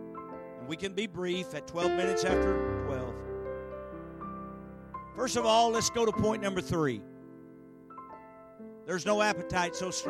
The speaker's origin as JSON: {"language": "English", "town": "Birchwood", "region": "Tennessee", "country": "United States", "lives_now": "Cleveland, United States", "said": "They said last night I'm in Cleveland, Tennessee, and I am, but I'm really from Birchwood, Tennessee, 18 miles west of Cleveland. Birchwood is one of those places that has a sign that says unincorporated."}